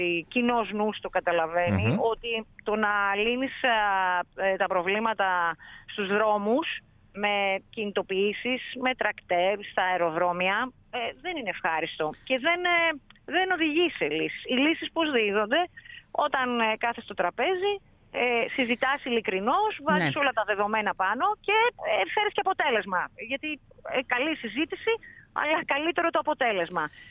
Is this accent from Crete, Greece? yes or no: no; Grevena, Western Macedonia, Greece; επειδή είμαι από χωριό, από τα Γρεβενά